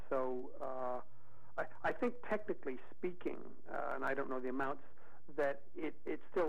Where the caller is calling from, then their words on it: Germany; I'm calling from Germany